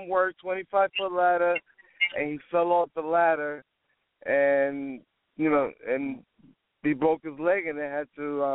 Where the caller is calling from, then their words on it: Florida, United States; I'm calling from Florida. From Florida.